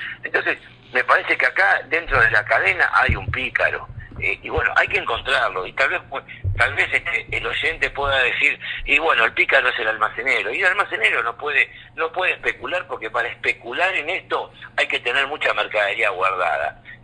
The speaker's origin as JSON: {"language": "Spanish", "town": "Morón", "region": "Buenos Aires Province", "country": "Argentina", "tie": "born or raised there", "said": "como en mi pueblo de Morón, como en Buenos Aires"}